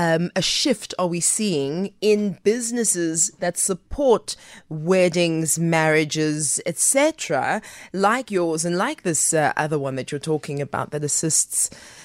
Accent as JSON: {"language": "English", "town": "Diepkloof", "region": "Gauteng", "country": "South Africa", "tie": "born or raised there", "said": "I grew up in Diepkloof Zone 4."}